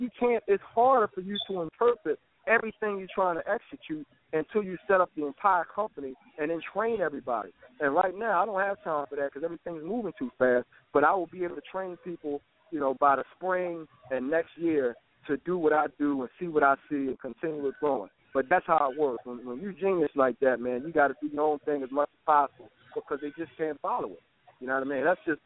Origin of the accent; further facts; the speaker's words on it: Philadelphia, Pennsylvania, United States; I start off in my hometown of Philadelphia, downtown Tuesday, before I make my way to Delaware